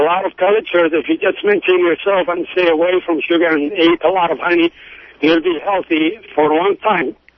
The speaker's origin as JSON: {"language": "English", "country": "Yemen", "second_language": "English", "lives_now": "Berkeley, United States", "said": "I'm originally from Yemen. I'm a beekeeper in Berkeley for a while."}